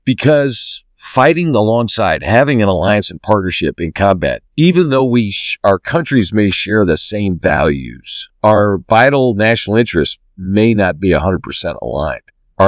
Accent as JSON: {"language": "English", "country": "United States", "said": "And we as an American military, as an American people, we don't want to go alone."}